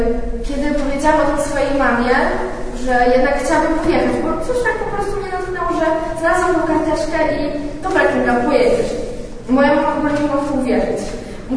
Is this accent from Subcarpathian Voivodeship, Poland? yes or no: yes; Mielec, Subcarpathian Voivodeship, Poland; born there; tam, gdzie się urodziłam, w Mielcu.